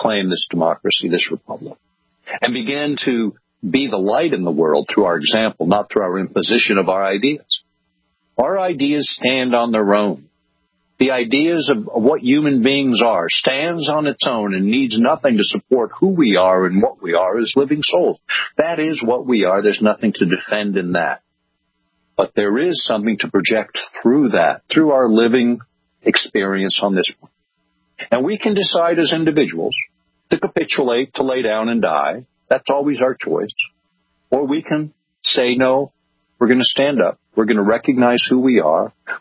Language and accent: English; United States; And in my view, as an American, they can be an advisory group, but they have no right to legislate a thing that affects me